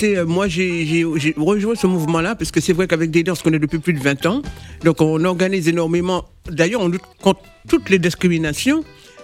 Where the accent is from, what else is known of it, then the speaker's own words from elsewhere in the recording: Martinique; Moi, je viens de la Martinique, un pays hyper métissé